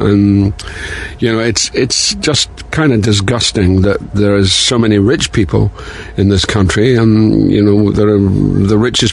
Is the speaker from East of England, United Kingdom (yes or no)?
no; Dundee, Scotland, United Kingdom; And the fact that my hometown was Dundee, and we were a Jute city